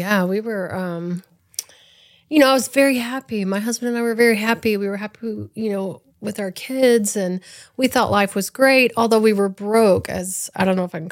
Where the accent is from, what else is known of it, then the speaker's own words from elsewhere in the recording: Texas, United States; I'm from East Texas, Northeast Texas, grew up, born and raised in Hopkins County.